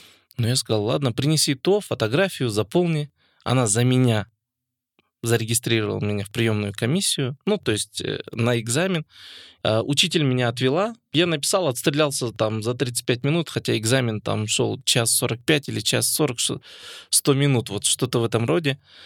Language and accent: Russian; Pavlodar Region, Kazakhstan; also born or lived in Ekibastuz / Almaty; Я родился в Павлодарской области. Для меня мои родные города, я считаю, для меня это три города. Это Павлодар, Кибастуз и город Алматы. Я учился в общеобразовательной школе